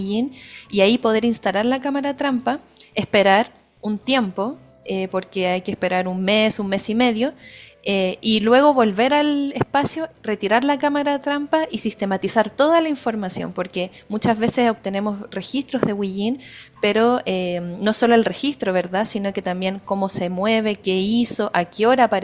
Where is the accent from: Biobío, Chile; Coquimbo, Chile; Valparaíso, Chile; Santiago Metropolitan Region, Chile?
Santiago Metropolitan Region, Chile; Santiago; born there; Yo nací en Santiago, pero por diversos motivos de la vida llegué acá, por amor, por familia, así que estoy construyendo mi vida aquí.